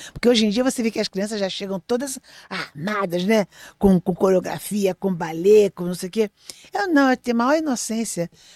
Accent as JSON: {"language": "Portuguese", "region": "São Paulo", "country": "Brazil", "tie": "born or raised there", "lives_now": "Rio de Janeiro, Brazil", "said": "eu nasci no Rio de Janeiro e fui criada em São Paulo. Então eu vim para cá"}